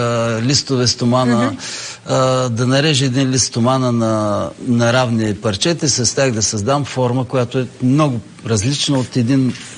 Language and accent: Bulgarian; Sliven, Sliven Province, Bulgaria; also born or lived in Elhovo; Елхово е мой роден град, но съм излязъл на 2 месеца оттам. До 11-та си година в Сливен баща ми е бил военен и затова сме обикаляли малко из гарнизоните.